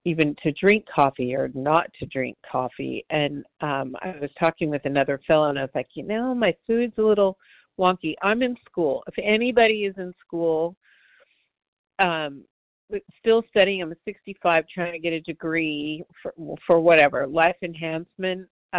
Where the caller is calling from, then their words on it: Santa Monica, California, United States; I'm calling in from Santa Monica, California. It's a beautiful day.